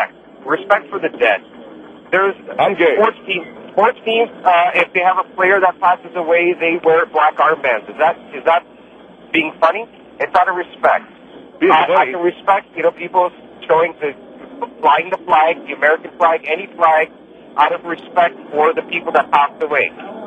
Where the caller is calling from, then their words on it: Toronto, Ontario, Canada; I'm calling from Toronto, Canada also.